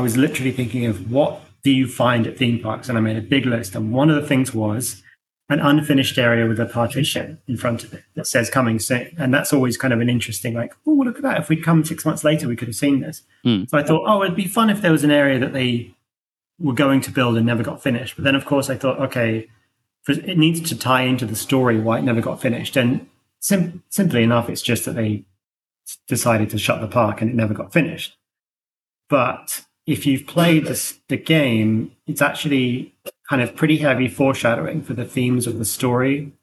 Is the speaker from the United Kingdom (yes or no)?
yes; England, United Kingdom; But we're from England, so we never really experienced that kind of thing too much. There weren't as many in England.